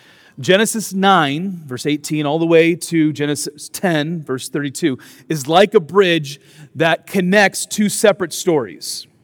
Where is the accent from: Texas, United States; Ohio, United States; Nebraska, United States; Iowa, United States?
Iowa, United States; Dubuque; As most of you know, I grew up in Dubuque, Iowa.